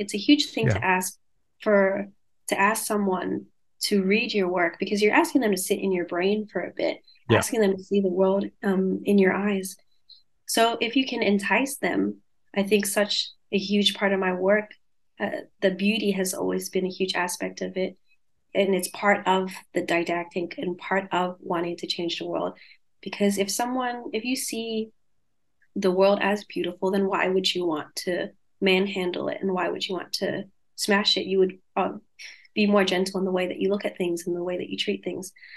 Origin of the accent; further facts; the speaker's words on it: Bankstown, New South Wales, Australia; And so I grew up around Bankstown and Sefton. So those are kind of like 10, 15 minutes away from the center of Cabramatta.